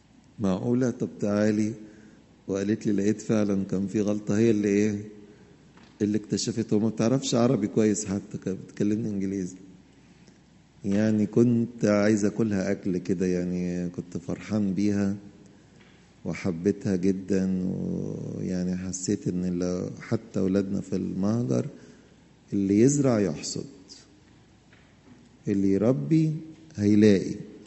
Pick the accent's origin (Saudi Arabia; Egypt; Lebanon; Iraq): Egypt; يبقوا معتزين ان احنا مصريين وفخورين